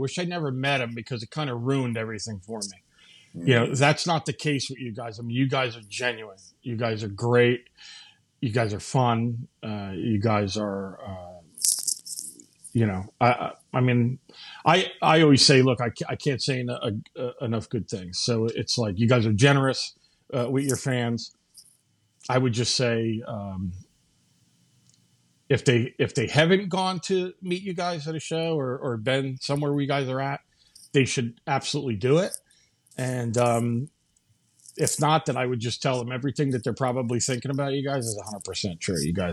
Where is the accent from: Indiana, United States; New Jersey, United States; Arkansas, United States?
New Jersey, United States; I'm from New Jersey. 56 this year, I think.